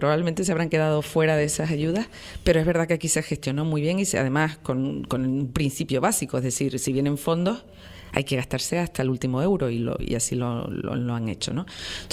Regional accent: Canary Islands, Spain; hablan de los canarios y de las canarias como si fuéramos de otro planeta, como si no viviéramos en el conjunto del Estado. Somos españoles.

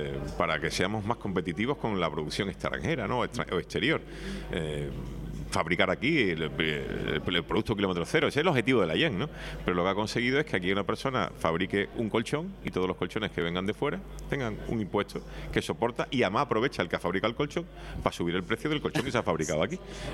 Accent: Seville, Andalusia, Spain; born there; yo soy de nacimiento andaluz, nací en Sevilla.

